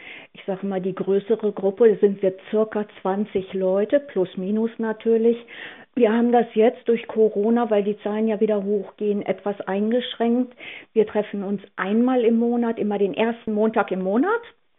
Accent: Dransfeld, Lower Saxony, Germany; Ich komme aus der Samtgemeinde Dransfeld und bin vor 8 Jahren an Krebs erkrankt.

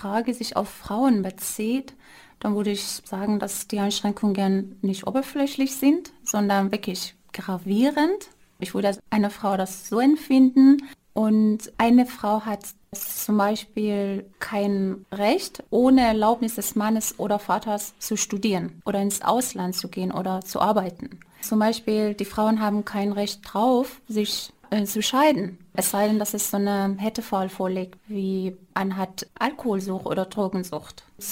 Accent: Tehran, Tehran Province, Iran; also born or lived in northwestern Iran; Ich bin in der Hauptstadt vom Iran, also in Teheran, aufgewachsen. Geboren bin ich aber in einer kleinen Stadt im Nordwesten des Irans, eine eher kleine konservative Stadt.

